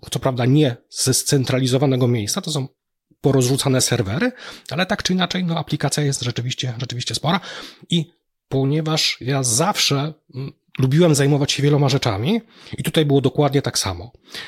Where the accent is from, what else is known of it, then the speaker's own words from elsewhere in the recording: Bielsko-Biała, Silesian Voivodeship, Poland; born there; moved away as an adult; now in Poznań, Poland; Urodziłem się w Bielsku, w 2000 roku przeniosłem się do Poznania